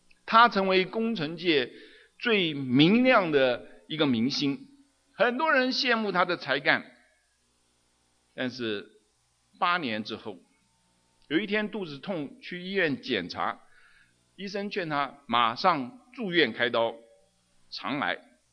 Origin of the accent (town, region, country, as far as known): China